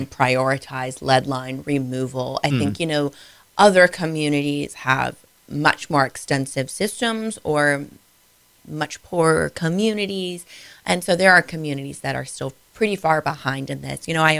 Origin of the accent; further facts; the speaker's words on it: Findlay, Ohio, United States; growing up in Findlay, I just thought all communities did that.